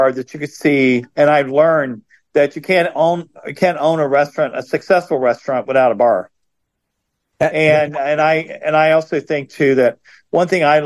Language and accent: English; the South, United States; And I grew up in the South, and quite honest with you, we're quite well known for, if we're drinking, we carry a flask and we hide it.